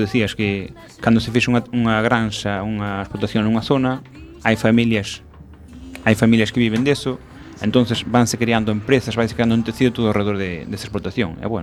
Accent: Mazaricos, Galicia, Spain; Bueno, pues sí, son de Mazaricos. Xa dende pequeno gustoume o mundo este das vacas.

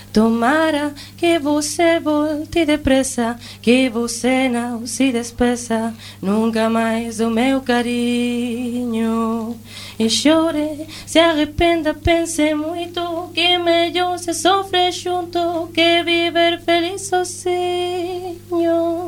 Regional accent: Ourense, Galicia, Spain; De Ourense.

